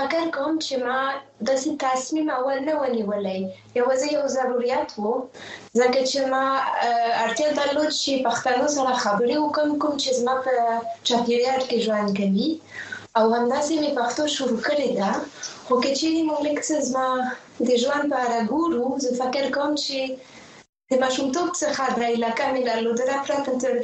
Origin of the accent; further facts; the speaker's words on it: France; Pashto is a second language; زه اصلا د فرانسې څخه یم